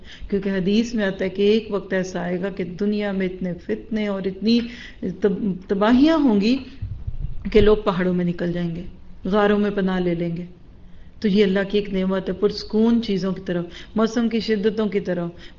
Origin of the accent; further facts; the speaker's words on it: Pakistan; waste में जितने हम पाकिस्तानी लोग रहते हैं